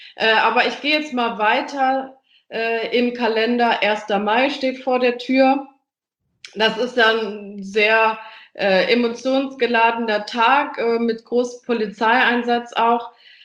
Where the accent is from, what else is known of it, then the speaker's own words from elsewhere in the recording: Stuttgart, Baden-Württemberg, Germany; Also in Stuttgart, wo ich herkomme